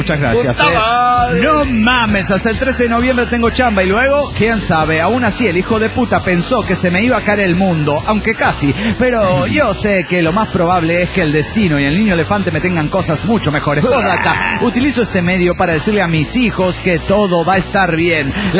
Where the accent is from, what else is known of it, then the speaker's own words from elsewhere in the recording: Guadalajara, Jalisco, Mexico; Hola, ¿cómo están? … de Guadalajara, Jalisco, México.